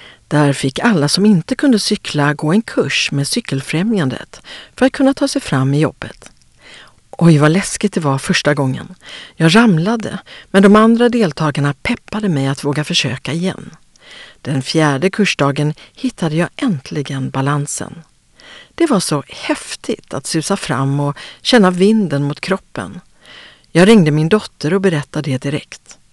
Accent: Côte d’Ivoire; Swedish is a second language; now in Sweden; Jag kom till Sverige från Elfenbenskusten 2009. Jag tyckte att det såg så märkligt ut när vuxna och inte bara barn cyklade här.

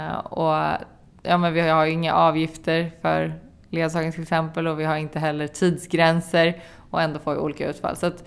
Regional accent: Stockholm, Stockholm County, Sweden; Jag är uppvuxen i Tensta ute på Järvafältet.

